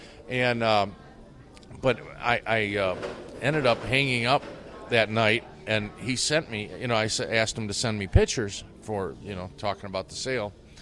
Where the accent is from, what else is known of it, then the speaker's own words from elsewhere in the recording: Algonac, Michigan, United States; Algonac. I grew up in Algonac, and I had varnish in my veins from a very young age.